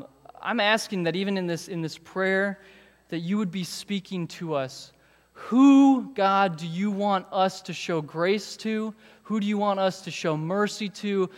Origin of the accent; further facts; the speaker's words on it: Colorado, United States; he's there with me as I'm growing up in Colorado.